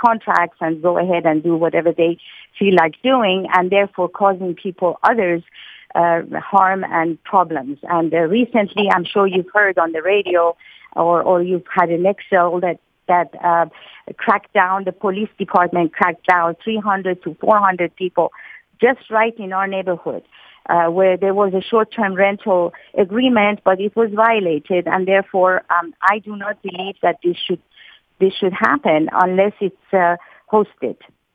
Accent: Syracuse, New York, United States; born there; also born or lived in England; I was born in Syracuse, New York, and educated in England and the U.S.

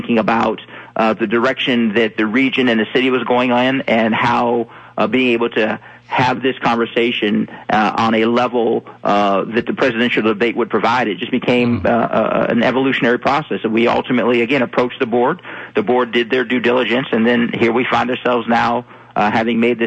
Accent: Youngstown, Ohio, United States; now in Hartford, United States; While I've only been here in Hartford for 2 years, I'm from Youngstown, Ohio

